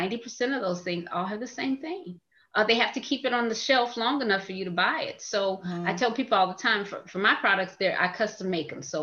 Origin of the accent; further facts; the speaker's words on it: Louisiana, United States; I'm from Louisiana, so I'm never going to ever stop eating pork.